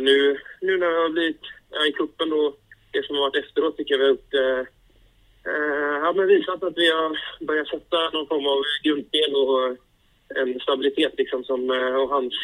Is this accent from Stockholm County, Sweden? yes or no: no; Gothenburg, Västra Götaland County, Sweden; jag har väl sagt innan att som göteborgare så där